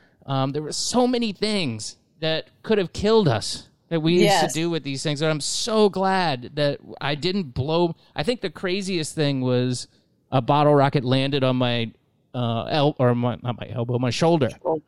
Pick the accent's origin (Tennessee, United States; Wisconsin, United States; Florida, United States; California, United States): Florida, United States; I mean, growing up in Florida, obviously fireworks were a big part of my childhood